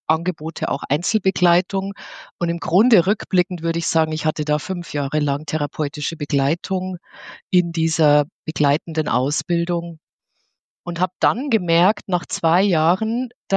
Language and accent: German; Bavaria, Germany; ich bin sehr behütet aufgewachsen in Niederbayern auf dem Land. Und wir sind sehr katholisch auch erzogen worden.